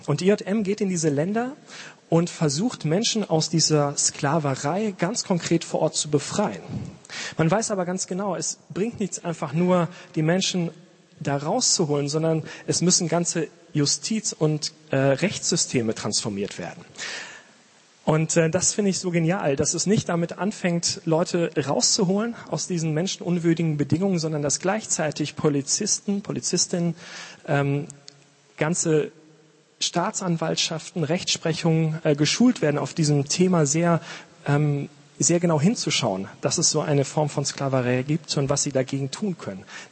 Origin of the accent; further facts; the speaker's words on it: North Rhine-Westphalia, Germany; now in Marburg, Germany; komme ich selber nicht aus Marburg, ich komme aus der Nähe von Bielefeld.